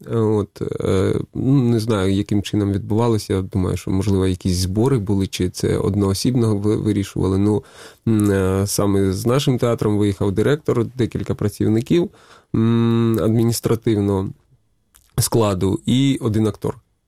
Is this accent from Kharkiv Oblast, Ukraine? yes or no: no; Luhansk, Luhansk Oblast, Ukraine; moved away as an adult; also born or lived in Chernivtsi / Cherkasy; Я сам из Луганска, так, я проживал в Луганске. Выехал в липні 14-го с родиною.